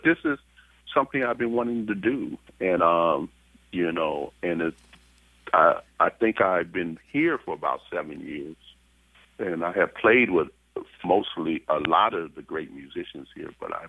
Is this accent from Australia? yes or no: no; Watts, California, United States; this performance is based on me growing up, storytelling kind of a piece of me growing up in Watts.